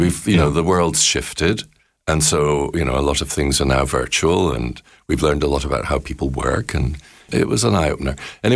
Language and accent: English; United Kingdom; I hate bragging because I'm British